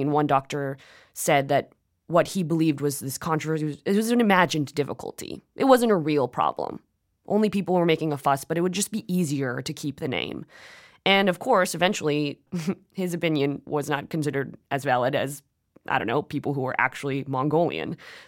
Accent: United States; my parents were born in South Korea. I'm Korean American

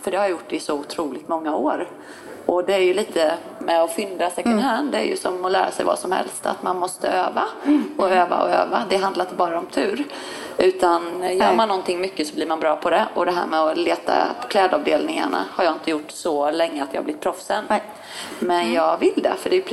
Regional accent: Norrland, Sweden; och dessutom är jag uppvuxen med en mamma som tog med mig på mycket loppisar i Norrland

